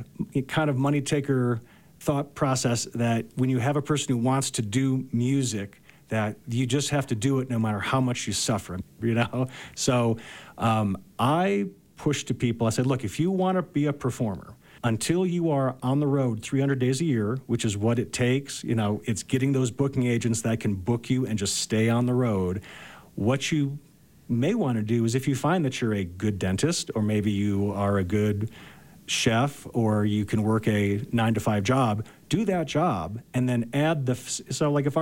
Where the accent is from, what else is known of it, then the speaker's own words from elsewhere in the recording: Detroit, Michigan, United States; Detroit, Michigan.